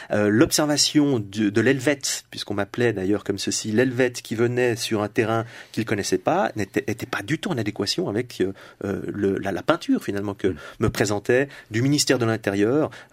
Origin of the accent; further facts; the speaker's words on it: Switzerland; Et puis chez nous, en Suisse, on peut le constater aussi